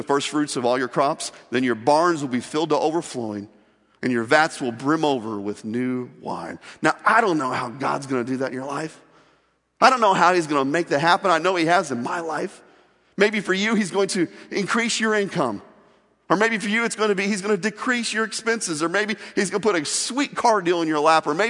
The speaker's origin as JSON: {"language": "English", "region": "Midwest", "country": "United States", "tie": "born or raised there", "said": "Now, growing up in the Midwest and farm country, I know a lot about farming."}